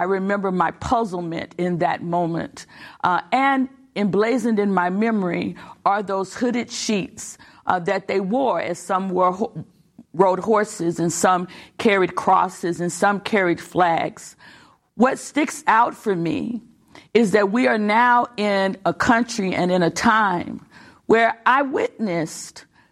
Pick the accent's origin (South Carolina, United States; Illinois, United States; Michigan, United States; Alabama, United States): Alabama, United States; Birmingham; I'm from Birmingham, Alabama. I was raised there. I've seen Klan rallies before.